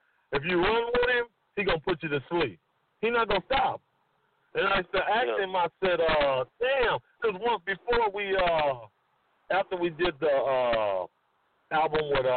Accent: New Orleans, Louisiana, United States; we're from New Orleans, Louisiana, right? We still got these accents.

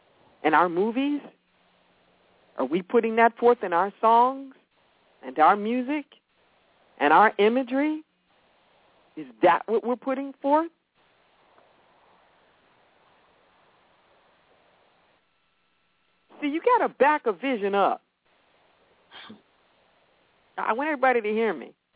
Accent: Los Angeles, California, United States; I grew up in Los Angeles, and just a few blocks from my house is one of the biggest Pentecostal churches in the world.

